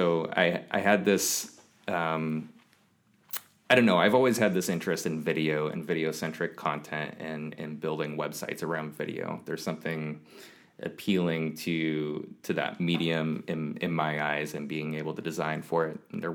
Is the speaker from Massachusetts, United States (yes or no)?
no; Black Diamond, Washington, United States; I was born and raised in Black Diamond, Washington, which is out in the country, way south of Seattle. I grew up on 5 acres with my two older brothers.